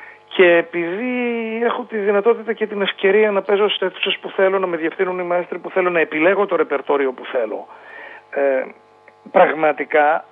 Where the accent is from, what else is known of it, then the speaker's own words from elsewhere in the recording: Greece; γιατί είμαι Έλληνας βαθιά και παίζω και ζω για την Ελλάδα.